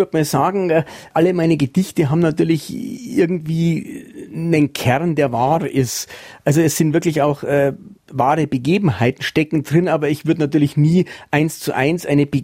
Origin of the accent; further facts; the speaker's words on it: Bavaria, Germany; accent: Bavarian; first language Bavarian; In gewisser Weise ist das Bayerische ja meine Muttersprache